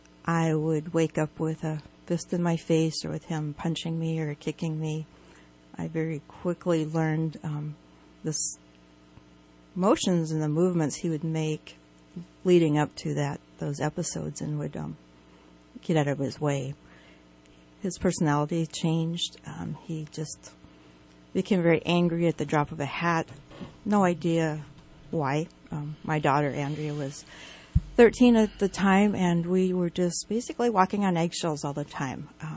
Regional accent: Redding, California, United States; I am from Reading, been here in Shasta County since I was 2 years old.

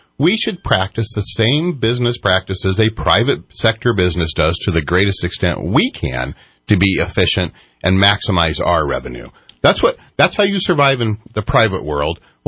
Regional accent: California, United States; I grew up in the Bay Area. You know where we vacationed every year? Bernie Falls, Shasta County.

